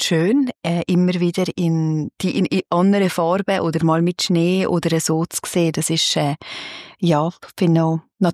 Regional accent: Valais, Switzerland; now in Thun, Switzerland; Ich komme aus dem Wallis und bin seit 7 Jahren aber hier zu Thun daheim.

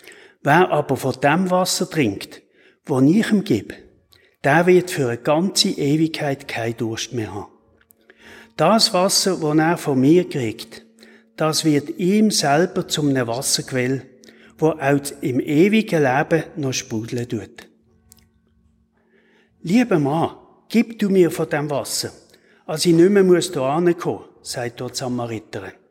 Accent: Basel, Basel-Stadt, Switzerland; now in Wattenwil, Switzerland; bin ich in Basel geboren und aufgewachsen. Obwohl ich schon seit 25 Jahren hier in Wattenwil wohne, habe ich das Berndeutsch einfach nicht angenommen.

